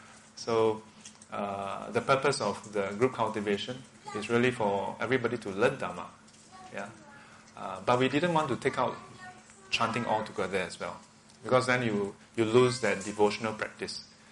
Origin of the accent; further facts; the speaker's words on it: Singapore; being born and bred in Singapore, I went through a lot of the traditional Chinese group cultivation